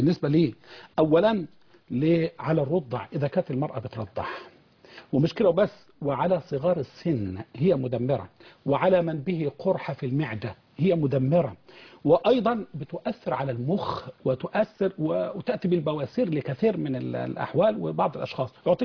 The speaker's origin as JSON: {"language": "Arabic", "country": "Egypt", "said": "احنا عندنا في مصر هنا"}